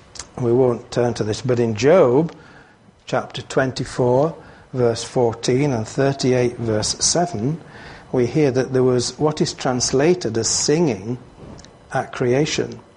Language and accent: English; Yorkshire and the Humber, United Kingdom; If this system had been in operation today as a Yorkshireman, I'm not sure I'd ever got married.